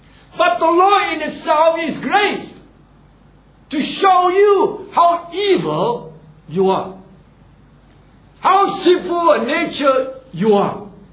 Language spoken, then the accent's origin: English; Singapore; You know, I'm born a Singaporean. But if I migrate out of here to another country, I'm still a Singaporean.